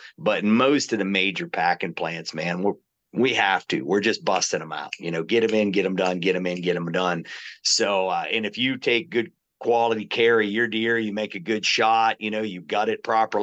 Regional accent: Pennsylvania, United States; You know, I'm from Pennsylvania.

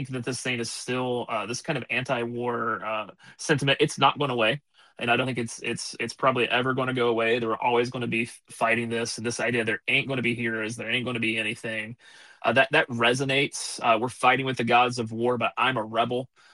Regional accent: West Virginia, United States; Country, like, I'm from West Virginia.

